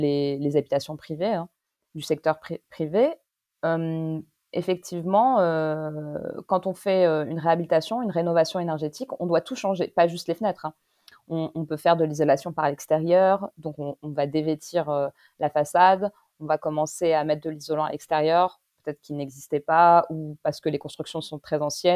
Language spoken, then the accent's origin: French; Paris, Île-de-France, France; dans Paris, moi je suis parisienne, je me balade dans Paris